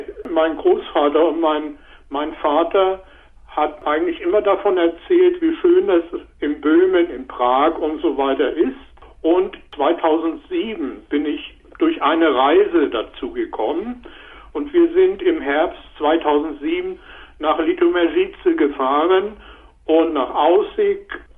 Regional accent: Hamburg, Germany; meine Frau kommt aus Hamburg, ich bin in Hamburg groß geworden.

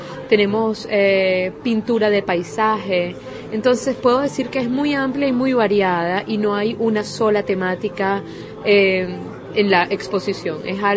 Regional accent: Venezuela; moved away as an adult; now in Czech Republic; yo viví y estudié en Venezuela y ya que me formé en Venezuela como artista, pues tengo amigos artistas. Soy venezolana, ¿no? Tengo ya 4 años en República Checa, pero en cierta forma mis raíces están allá también en Venezuela.

